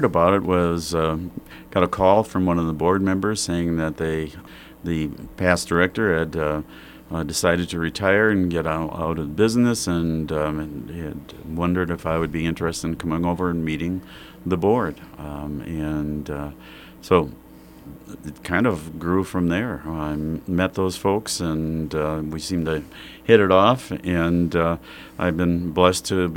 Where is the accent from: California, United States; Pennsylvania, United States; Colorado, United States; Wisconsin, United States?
Wisconsin, United States; Wausau; then moved to Wausau, Wisconsin, and taught in my hometown of Wausau